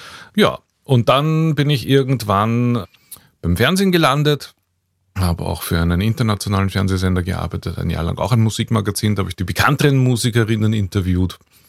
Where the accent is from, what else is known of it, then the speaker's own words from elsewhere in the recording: Wiener Neustadt, Lower Austria, Austria; Ich bin aus Wiener Neustadt